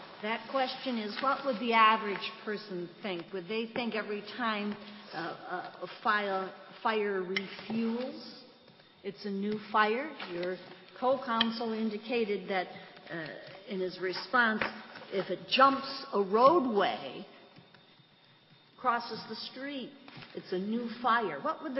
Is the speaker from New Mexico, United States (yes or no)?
no; Richland Center, Wisconsin, United States; Let's say I'm in my hometown, Richland Center.